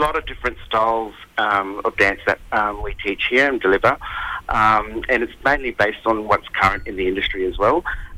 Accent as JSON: {"language": "English", "town": "Mareeba", "region": "Queensland", "country": "Australia", "tie": "born or raised there", "said": "I grew up in Mareeba."}